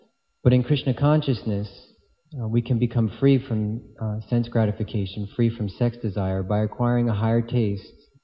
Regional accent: United States; Not only that, but growing up in America, that was never really even an option that was kind of presented to me.

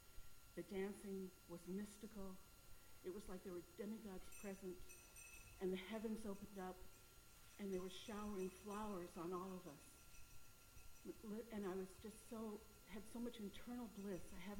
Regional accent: Hawaii, United States; Everyone who knows me knows I'm from Hawaii, born and raised, and all of my experiences with Srila Prabhupada happened there.

